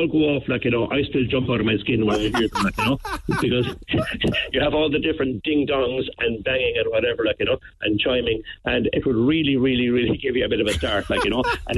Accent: Cork, County Cork, Ireland; City centre, St. Luke's Cross area.

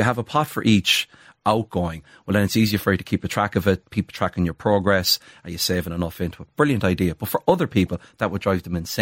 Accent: Carlow, Leinster, Ireland; I'm from Carlow. It's a nice place, but you might want to live there.

